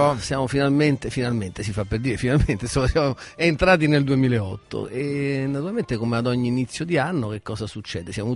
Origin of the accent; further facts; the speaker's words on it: Naples, Campania, Italy; born there; Non a Roma, a Napoli, ma sempre a San Lorenzo.